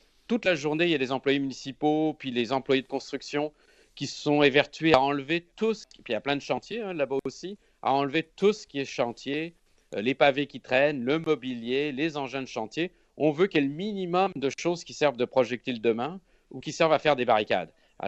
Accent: France; moi, je suis Français

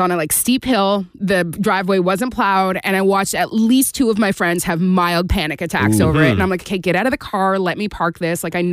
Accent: the Maritimes, Canada; now in Montreal, Canada; when I moved to Montreal, I had to learn that you don't always let people go because I grew up in the Maritimes and you're always making space for everyone.

